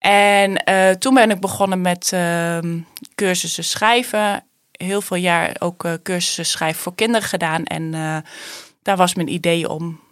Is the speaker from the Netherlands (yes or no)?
yes; Nijmegen, Gelderland, Netherlands; born there; Ik ben in Nijmegen geboren. En uit een gezin van 5 kinderen.